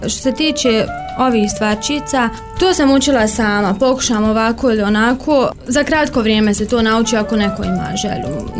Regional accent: Zenica, Federation of Bosnia and Herzegovina, Bosnia & Herzegovina; iz Zenice sam, imam 24 godine, trenutno sam student odsjeka za turski jezik i književnost druga godina. Udata sam, imam djevojčicu od skoro 3 godine.

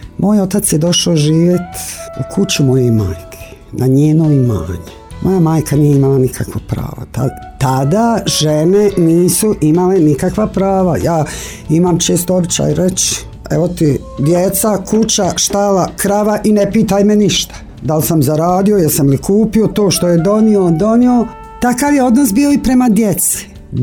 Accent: Janjići, Federation of Bosnia and Herzegovina, Bosnia & Herzegovina; domaćica, dolazim iz Janjića, 65 godina imam.

